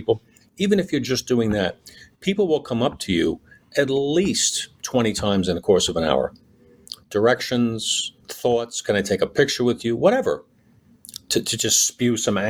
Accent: Queens, New York, United States; I mean, I grew up in Queens and I ultimately had to move out to get a house.

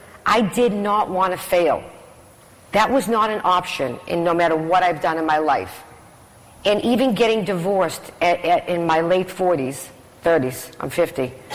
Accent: Boston, Massachusetts, United States; We're pretty cool from Boston, okay?

